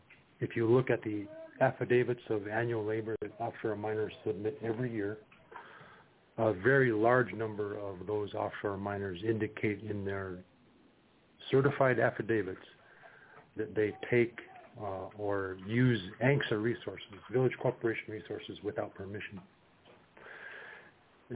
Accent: Nome, Alaska, United States; I was born and raised here in Nome.

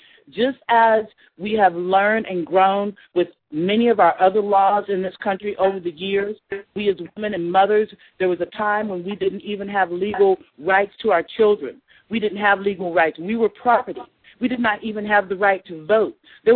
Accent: Anchorage, Alaska, United States; I am from Anchorage, Alaska.

